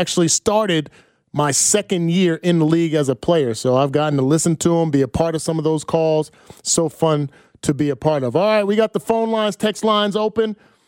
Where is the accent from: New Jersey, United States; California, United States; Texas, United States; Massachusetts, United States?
New Jersey, United States; I know people. I'm from Jersey. I know people.